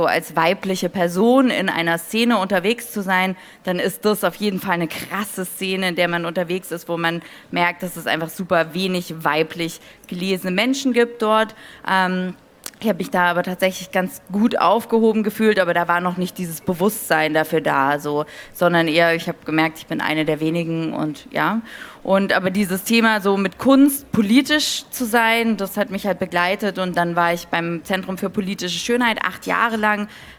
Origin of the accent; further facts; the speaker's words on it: Stuttgart, Baden-Württemberg, Germany; Ich komme aus Stuttgart ursprünglich.